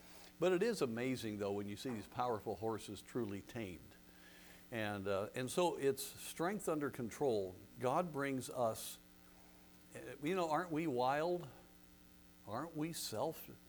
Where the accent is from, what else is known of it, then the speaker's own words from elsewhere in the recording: Colorado, United States; I gave the illustration of growing up in Colorado. I was I spent a lot of time on a ranch. My best friend was rancher's son.